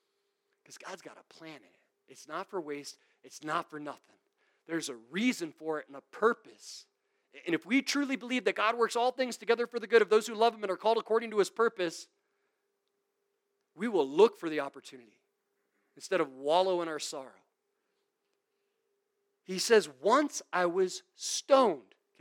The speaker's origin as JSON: {"language": "English", "region": "Florida", "country": "United States", "tie": "born or raised there", "said": "Man, like, I grew up in Florida."}